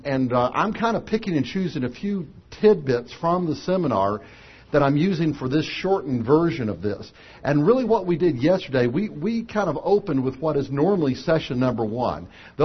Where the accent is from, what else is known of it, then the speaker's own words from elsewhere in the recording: Nashville, Tennessee, United States; I don't know about where you come from, but where I come from, things are pretty simple. I come from Nashville.